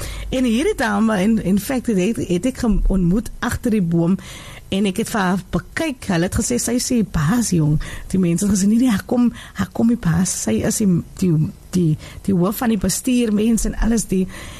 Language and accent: Afrikaans; Wellington, Western Cape, South Africa; ek is van Wellington. En jy weet, ek bly daar in die wel tevrede in die rural areas, nee, en in die main road, langsam wel tevrede, is mos die klomp bome van Diemorsfontein.